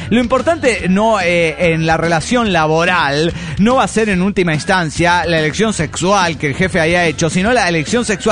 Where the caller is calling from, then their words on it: Guadalajara, Jalisco, Mexico; de Guadalajara